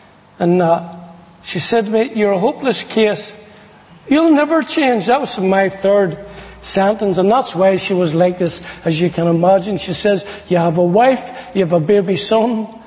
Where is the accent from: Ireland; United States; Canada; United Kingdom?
Ireland; I think being Irish, you know, it takes you a while to work them things out, you know.